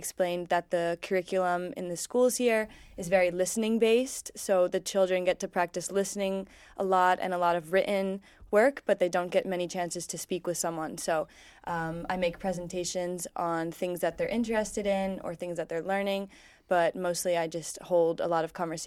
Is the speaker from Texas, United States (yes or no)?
no; Philadelphia, Pennsylvania, United States; Yes. So I grew up right outside the city of Philadelphia. I lived there my whole life.